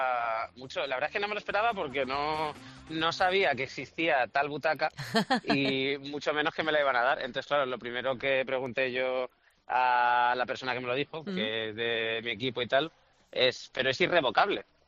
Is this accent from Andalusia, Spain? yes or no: no; Basque Country, Spain; Que fíjate que a mí me cuesta, que yo soy vasco